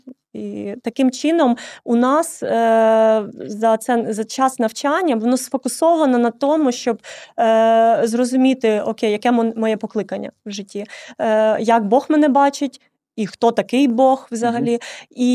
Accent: Mykolaiv, Mykolaiv Oblast, Ukraine; де я сама з Миколаєва

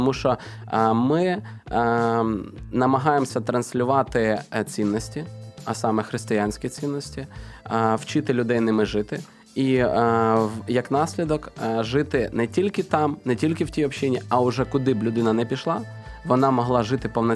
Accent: Radomyshl, Zhytomyr Oblast, Ukraine; accent: Zhytomyr surzhyk; Ну, я сам з Житомирської області. Міста Радомишль.

